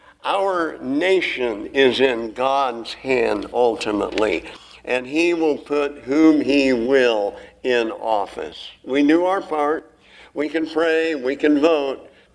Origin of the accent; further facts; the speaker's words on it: Nebraska, United States; We grew up in Nebraska, so we had corn. We had several hundred acres of corn.